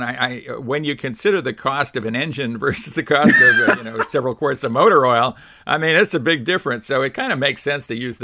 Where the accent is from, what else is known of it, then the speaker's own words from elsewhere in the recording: Chicago, Illinois, United States; I grew up in Chicago, so you couldn't do much work in the winter a lot of times because your garage was just too darn cold.